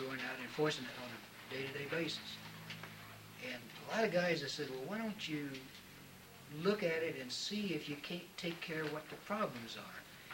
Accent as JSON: {"language": "English", "region": "Kansas", "country": "United States", "tie": "born there", "also_born_or_lived": "Oklahoma", "said": "Well, I was born in Kansas and I lived in Oklahoma. My mother's an Okie too, so I say that."}